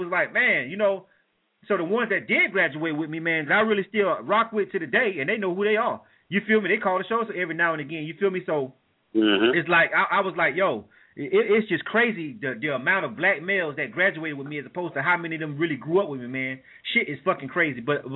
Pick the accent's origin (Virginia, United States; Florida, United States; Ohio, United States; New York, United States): Florida, United States; growing up in Bay County, where I'm from, it's a fucking travesty, man.